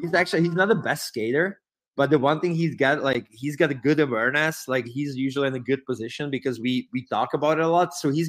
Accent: Czechia; English is a second language; I'm from Czech Republic. There's zero fighting.

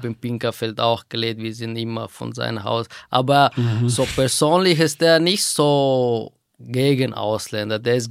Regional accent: Afghanistan; German is a second language; moved away; Es ist natürlich mein Heimatland. Meine Wurzeln ist von Afghanistan. Aber weil ich jetzt fast seit 13 Jahren hier bin

